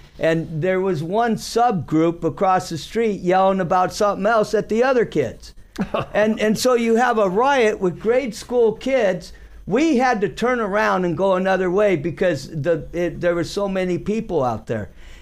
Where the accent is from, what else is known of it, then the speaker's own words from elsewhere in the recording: United States; But what I'm saying is that we grew up in America where you could get on your stingray, ride up, go fishing for bluegills